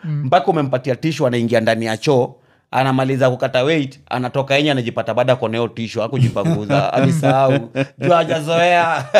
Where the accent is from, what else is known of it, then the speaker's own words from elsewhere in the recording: Kenya; Mimi ni Mkenya mwenzenyu tu.